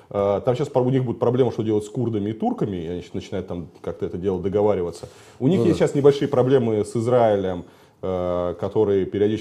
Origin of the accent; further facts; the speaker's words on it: Russia; Я говорю, из России.